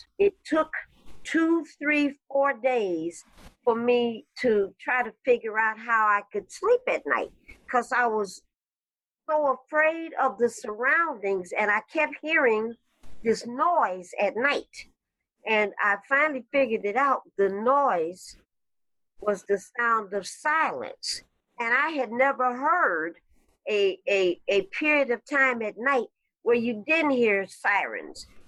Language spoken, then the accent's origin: English; Detroit, Michigan, United States; I'm a city kid, and I'm born and raised in Detroit, so I'm familiar with cars, automobile factories